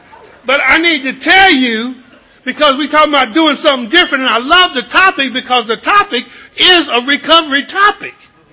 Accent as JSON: {"language": "English", "town": "Kansas City", "region": "Kansas", "country": "United States", "tie": "born or raised there", "lives_now": "Dallas, United States", "said": "I come from Dallas, Texas. It's where I live. I grew up in Kansas City, Kansas."}